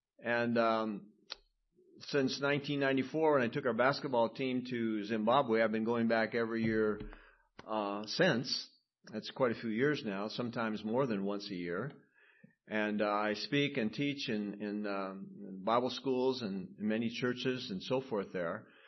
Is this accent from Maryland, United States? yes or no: no; Minnesota, United States; I grew up in Minnesota.